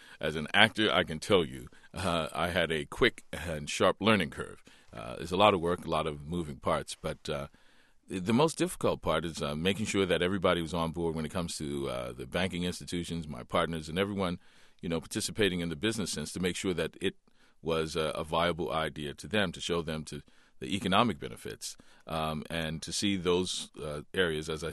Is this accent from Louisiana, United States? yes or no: yes; New Orleans, Louisiana, United States; now in New York, United States; growing up in New Orleans, where so much of the culture is based around food, is unacceptable.